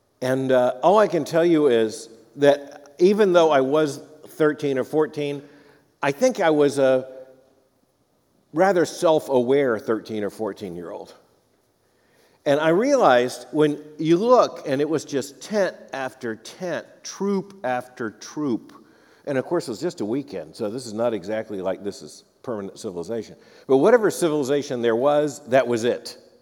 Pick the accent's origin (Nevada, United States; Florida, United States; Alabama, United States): Florida, United States; The interesting thing is also that I grew up in Florida at a time where no one thought it was strange to swim in the lakes with the alligators.